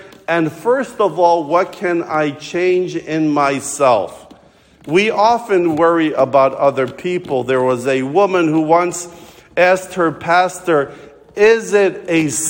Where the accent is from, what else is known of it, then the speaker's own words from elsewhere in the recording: Yonkers, New York, United States; My hometown of Yonkers was the first golf course in the United States.